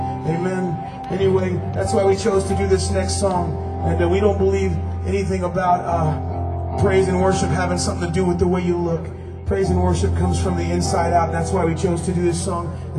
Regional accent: the South, United States; We're from the South, and so as we play down there, sometimes you run into these churches

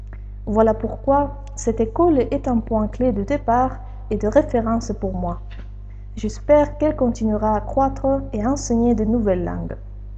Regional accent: Albacete, Castilla-La Mancha, Spain; French is a second language; je suis d'Albacete

